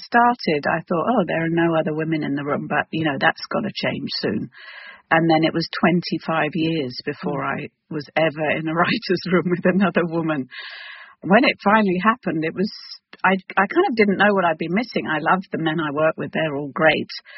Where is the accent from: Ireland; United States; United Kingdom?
United Kingdom; I need to tell you I'm British